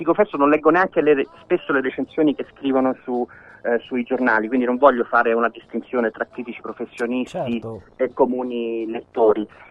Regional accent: Rome, Lazio, Italy; Io sono romano, chi non è romano magari non può saperlo, ma il Pincio a Roma è un luogo molto importante, è il colle dove sorge Villa Borghese e al quale sono legato affettivamente, perché è un posto dove ho passato tutta la mia infanzia.

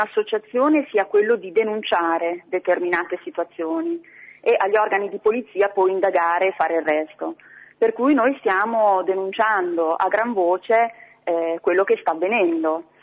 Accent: Modena, Emilia-Romagna, Italy; Modena è la mia provincia, io sono modenese

